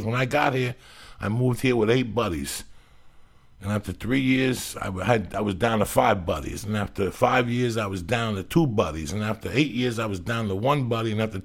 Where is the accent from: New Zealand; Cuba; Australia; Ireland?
Cuba; English is a second language; now in United States; Since I came from Cuba, Nick, when you can't speak the language, that's how we learned to speak.